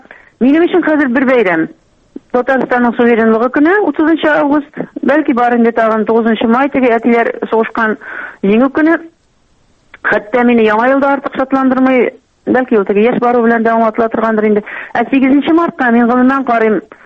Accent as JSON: {"language": "Tatar", "region": "Bashkortostan", "country": "Russia", "tie": "born or raised there", "said": "менә минем туган авылым Башкортстанда бит инде"}